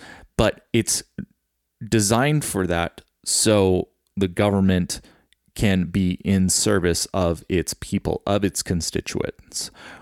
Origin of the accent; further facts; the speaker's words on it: United States; But again, I'm an American.